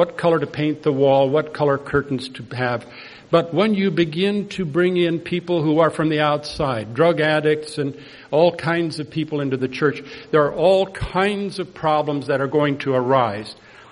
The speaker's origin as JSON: {"language": "English", "country": "India", "tie": "born or raised there", "moved": "yes", "lives_now": "United States", "said": "it's MK, Missionary Kid, which is cultural schizophrenia. Born and raised in India, came to the United States and was told that it was home, but for me it was a foreign country. And so now I'm not sure where I live, somewhere in the air"}